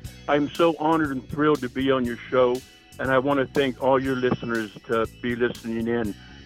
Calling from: Tehachapi, California, United States; I'm calling in from Tehachapi, California, and Tehachapi is in central California, right in the middle.

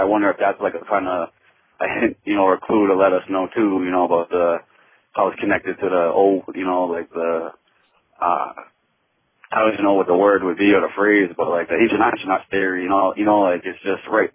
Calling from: Massachusetts, United States; I'm calling from Massachusetts.

